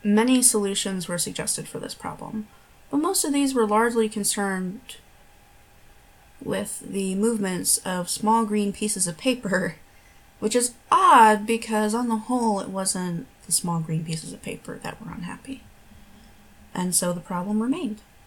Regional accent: Michigan, United States; I am from the Midwest in the U.S. I was not raised here, so I did not get any sort of accent. I'm actually from Michigan, so it just sounds boring.

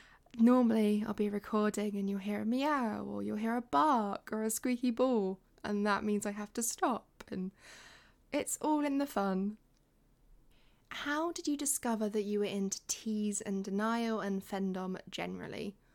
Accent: England, United Kingdom; I think I sound really English, but I've had people think I'm from Australia before.

